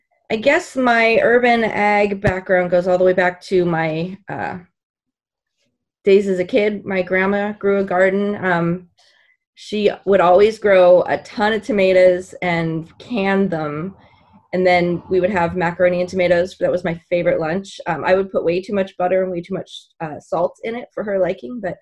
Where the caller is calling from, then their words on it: Pittsburgh, Pennsylvania, United States; I'm in the city of Pittsburgh? Obviously, I'm in the Highland Park neighborhood, and this is my living room.